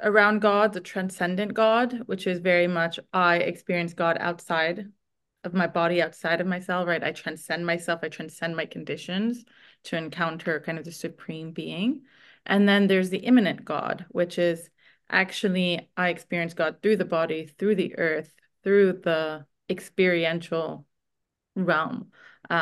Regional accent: Jerusalem, Jerusalem District, Israel; I grew up in Jerusalem.

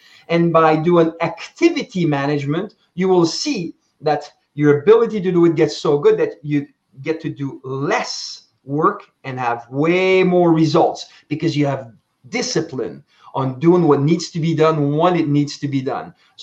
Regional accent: Canada; I'm a Canadian champion in Taekwondo.

